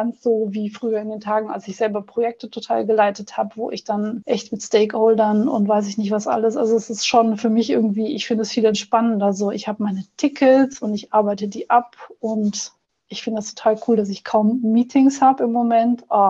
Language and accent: German; Germany; now in Austria; ich bin in Deutschland zur Schule gegangen.